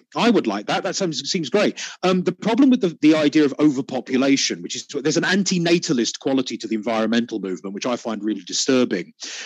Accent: United Kingdom; you're obviously an American, I'm British.

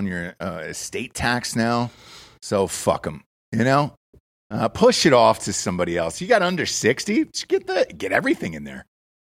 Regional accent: United States; I'm an American.

